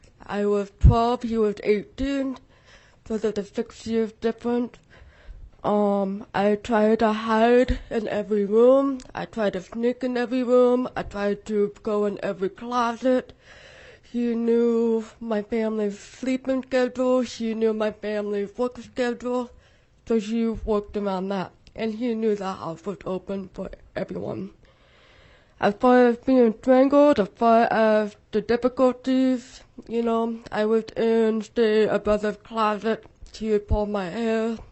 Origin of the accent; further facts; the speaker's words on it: Kodiak, Alaska, United States; Originally, I was raised in Kodiak, Alaska, where at the age of 12